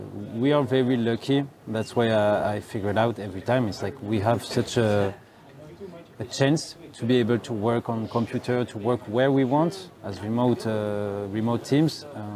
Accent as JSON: {"language": "English", "country": "France", "said": "I am from France."}